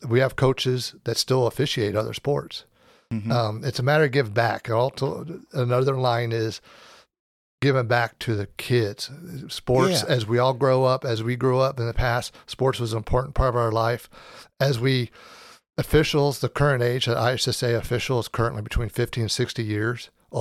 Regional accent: Gillespie, Illinois, United States; I was from Gillespie, and we wanted to get away from, there's a lot of Southern Illinois, Southwest Illinois.

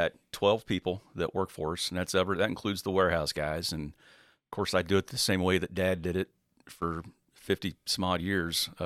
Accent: Campsville, Illinois, United States; I go back to what, you know, Dad said when we were kids growing up in Campsville, installing floor covering on the weekend.

